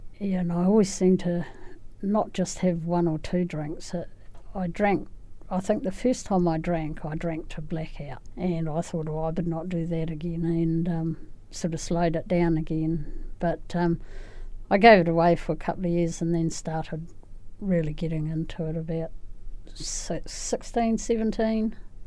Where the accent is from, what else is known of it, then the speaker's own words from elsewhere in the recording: Christchurch, Canterbury, New Zealand; now in Rolleston, New Zealand; I'm from Christchurch. I was born in Christchurch. I actually live out at around Rolleston in West Melton now.